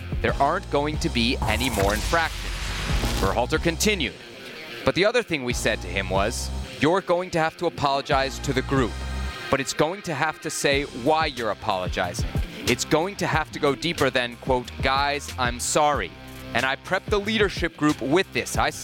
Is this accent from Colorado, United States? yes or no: no; Washington, District of Columbia, United States; The District FC, always representing my hometown of Washington.